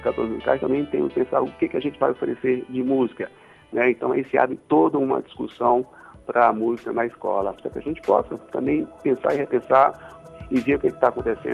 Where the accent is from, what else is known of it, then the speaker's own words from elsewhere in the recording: Fortaleza, Ceará, Brazil; Venho de uma família de músicos, sou de Fortaleza, do Ceará, onde meu pai era músico, tenho um irmão que é músico, meus avós, né, tios, etc., de músico.